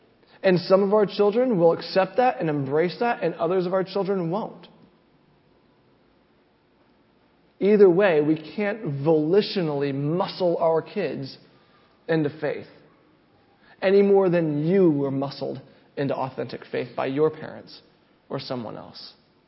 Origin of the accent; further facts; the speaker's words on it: England, United Kingdom; I'm English. I got confirmed in the Church of England. Yeah, I'm a Christian.